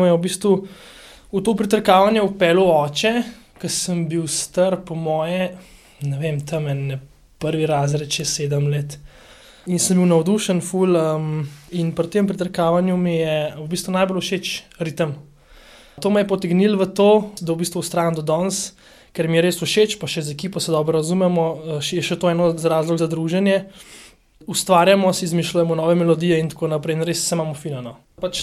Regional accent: Preserje, Central Slovenia, Slovenia; prihajam iz Preserja

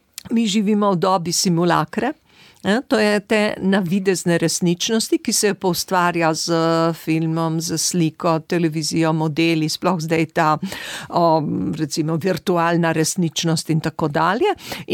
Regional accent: Littoral, Slovenia; jaz vendar prihajam z Primorske, ker vemo, kaj pomeni slovensko govoriti in imeti svojo državo

